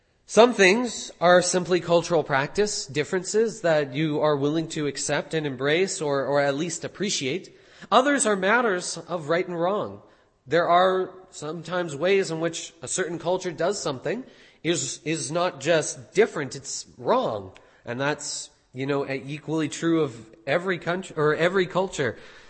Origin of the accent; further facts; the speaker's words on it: Canada; also born or lived in New Zealand; I remember as a Canadian, I was born in New Zealand, but raised in Canada